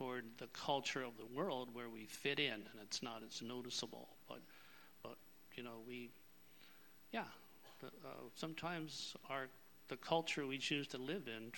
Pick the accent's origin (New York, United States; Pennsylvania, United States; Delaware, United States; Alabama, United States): Pennsylvania, United States; now in Snyder County, United States; Well, I grew up in Lancaster County. I was 32 years old when we left our Amish community. We had three children, moved to a wonderful little community in Snyder County. I still consider Snyder County my home.